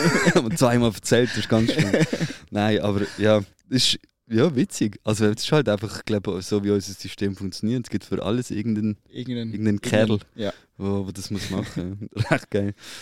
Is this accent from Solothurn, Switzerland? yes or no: yes; Solothurn, Switzerland; Wenn man es ganz genau nimmt, ist das Kanton Solothurn.